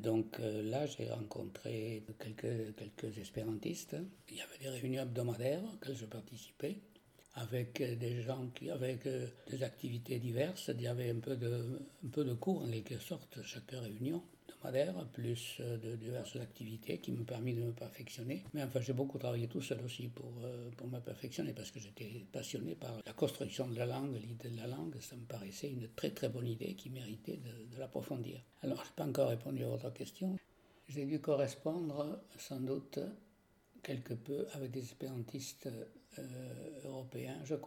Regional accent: France; first language Occitan; French is a second language; ma langue maternelle c'était l'occitan de la région. Et à 5 ans, je suis allé au collège, à l'école primaire où il a fallu apprendre le français.

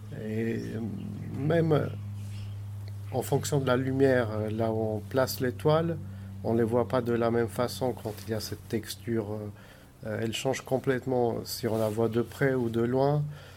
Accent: Athens, Attica, Greece; French is a second language; moved away as an adult; also born or lived in Paris; now in Toulouse, France; Je suis d'origine grecque, donc j'ai grandi à Athènes, j'ai fait mes études en Grèce et je me suis installé en France il y a à peu près une dizaine d'années, au départ à Paris, puis à Toulouse. Actuellement, j'ai mon atelier à Toulouse.

